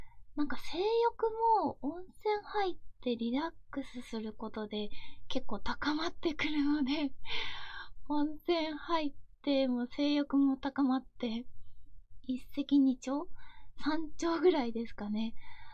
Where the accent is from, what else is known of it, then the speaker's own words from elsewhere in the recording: Shizuoka, Japan; 出身地なんですけれども、静岡県出身です。